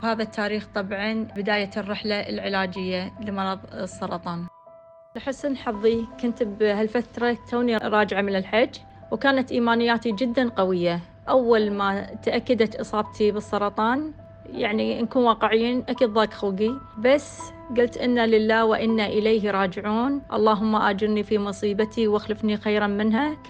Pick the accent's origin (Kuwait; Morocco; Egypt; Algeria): Kuwait; قالوا لي الأفضل أنك تروحين مستشفى الأورام اللي عندنا بالكويت